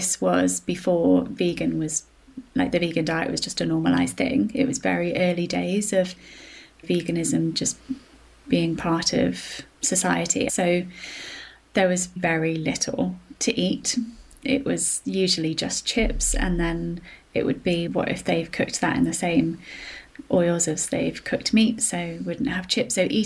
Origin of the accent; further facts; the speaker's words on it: South West England, United Kingdom; I'm a Cornish girl. Seafood was a huge part of my upbringing.